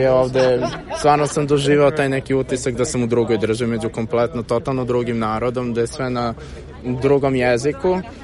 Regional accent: Belgrade, City of Belgrade, Serbia; dolazim iz Beograda, imam 19 godina, studiram Fakultet političkih nauka

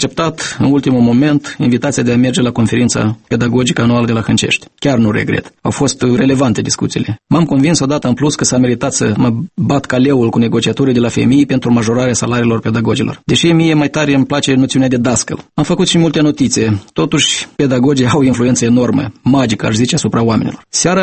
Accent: Mingir, Hîncești District, Moldova; O problemă aparte, cu ce mă duc la primul sunet din satul meu de Baștina, iau un lot de cărți pentru bibliotecă

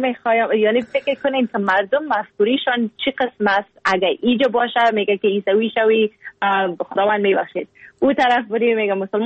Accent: Afghanistan; now in Canada; گفتم از افغانستان. گفت از افغانستان اگه هستی یعنی که مسلمان هستی نه؟ گفتم ما اگه از افغانستان هستم مسلمان هستم.

